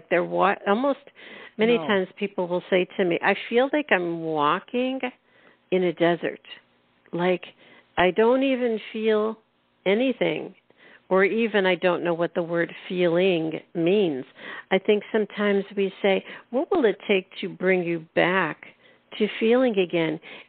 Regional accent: Northeast, United States; you know, I grew up in the Northeast, and Christmas was a season.

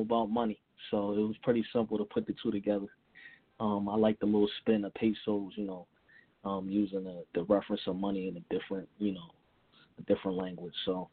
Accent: New Jersey, United States; I'm from New Jersey, so There's a lot of people that make music and are hip hop lovers

